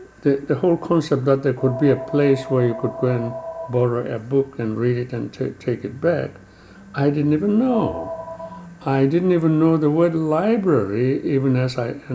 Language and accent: English; Edenville, South Africa; It was like that where I grew up in Edenville.